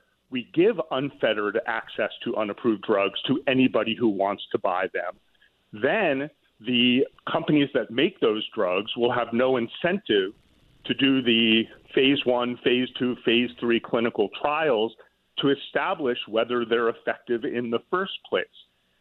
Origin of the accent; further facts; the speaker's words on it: Westport, Connecticut, United States; I'm a Connecticut boy myself. I grew up in Westport, Connecticut.